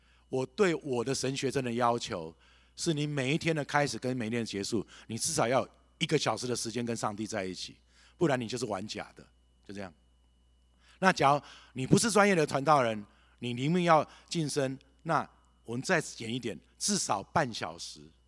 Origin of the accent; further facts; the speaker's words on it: China; 我们中国人讲有关系就没关系，没关系就